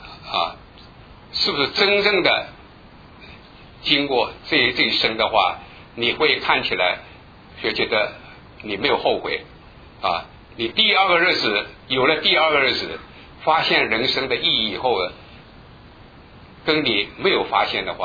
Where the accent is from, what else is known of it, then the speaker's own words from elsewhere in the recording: Shanghai, China; moved away as an adult; also born or lived in Guangdong, China / Hong Kong; 后来我家呢从香港呢又搬到上海去了，然后我就6岁的时候就到了上海。所以在一直读书读到后来，在上海毕业了以后分配离开家到了北京